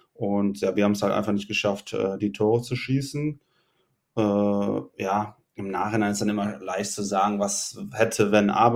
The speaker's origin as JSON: {"language": "German", "town": "Cologne", "region": "North Rhine-Westphalia", "country": "Germany", "said": "als Kölner in Köln zu spielen"}